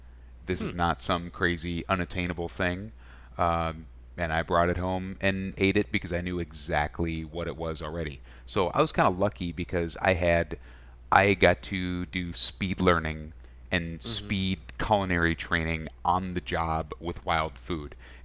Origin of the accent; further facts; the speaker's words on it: Minnesota, United States; also born or lived in Wisconsin; So I'm from Minnesota. But I was born in Wisconsin. I grew up in Minnesota